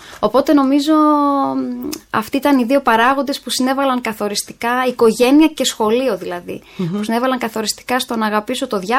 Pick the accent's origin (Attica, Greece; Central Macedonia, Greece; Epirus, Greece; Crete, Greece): Central Macedonia, Greece; Neochori; also born or lived in Thessaloniki; Γεννήθηκα Θεσσαλονίκη, έζησα και μεγάλωσα στο Νεοχώρι Χαλκιδικής. Τελείωσα λύκειο στο Λύκειο της Αρναίας Χαλκιδικής, στο Ενιαίο